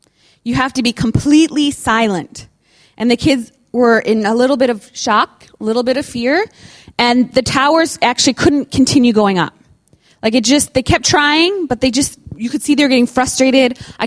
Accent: United States; and I can say that because I'm American

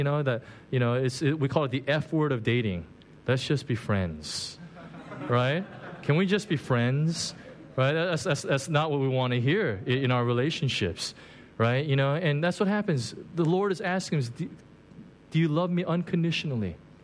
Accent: South Korea; when I was a little boy growing up in Korea

